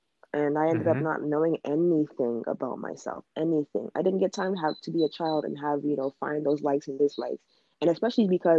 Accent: Nigeria; I'm Nigerian, 19 or 18 at that time, and I'm black.

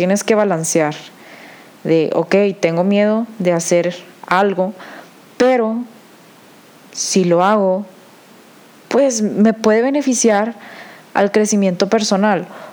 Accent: Monterrey, Nuevo León, Mexico; por si no sabían, soy de Monterrey y tengo 21 años

